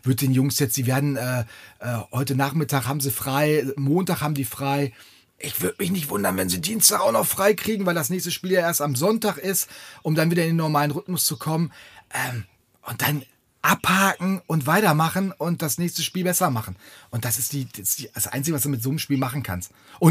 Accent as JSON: {"language": "German", "region": "North Rhine-Westphalia", "country": "Germany", "said": "Wir kommen aus dem Sauerland."}